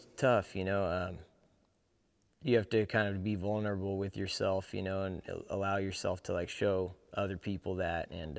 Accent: California, United States; I grew up in California, but just like Texas, there's a lot of like Mexican influence with like the culture, the music, you know, food, all that stuff.

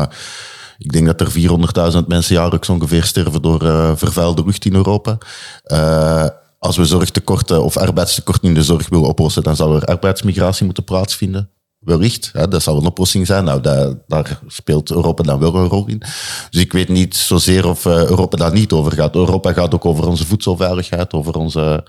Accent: Belgium; now in Netherlands; Kijk, ik kom uit België natuurlijk.

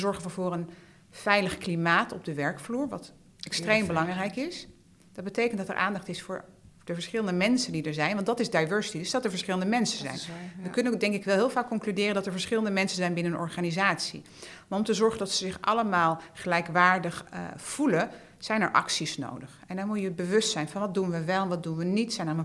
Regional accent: Utrecht, Netherlands; Ik ben opgegroeid in Kanaleneiland.

